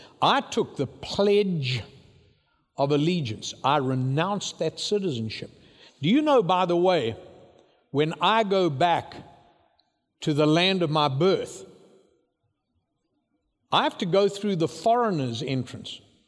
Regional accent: United States; I grew up in a beautiful place. Grateful for my upbringing, but I'm an American.

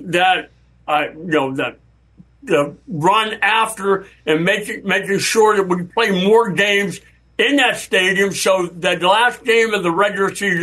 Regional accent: Pittsburgh, Pennsylvania, United States; Growing up in Pittsburgh, you know, watching the Steelers win all those Super Bowls

